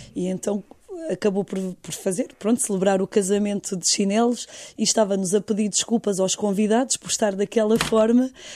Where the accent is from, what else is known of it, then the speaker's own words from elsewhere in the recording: Caldas da Rainha, Centro, Portugal; born there; Eu nasci nas Caldas da Rainha, sou portuguesa, portanto.